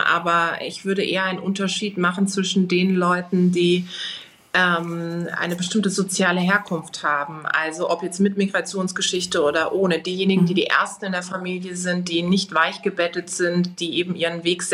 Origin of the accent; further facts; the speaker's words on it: Karlsruhe, Baden-Württemberg, Germany; in das schönste Restaurant im wunderschönen Karlsruhe in meiner Heimatstadt einladen konnte.